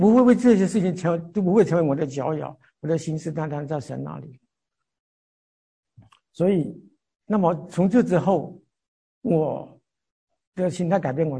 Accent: Guilin, Guangxi, China; moved away as an adult; also born or lived in Zhongshan; now in United States; 我老家是桂林，因为怎么到中山，中山怎么信主，有怎么样的几年的经历。

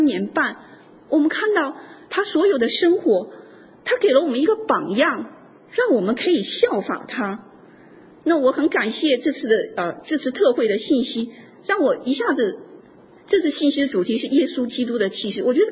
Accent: China; 像我是从国内来的，我们在国内受的教育说人死如灯灭

